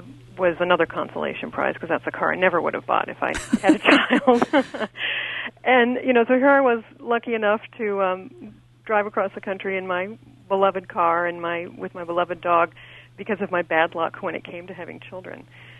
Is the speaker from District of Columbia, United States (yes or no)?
yes; Washington, District of Columbia, United States; when I looked at the Pentagon in my hometown of Washington, D.C.